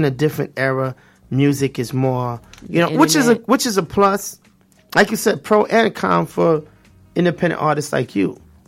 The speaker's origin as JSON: {"language": "English", "town": "Brooklyn", "region": "New York", "country": "United States", "said": "I remember moving down here and music that was popping up north, because I'm from Brooklyn, East New York"}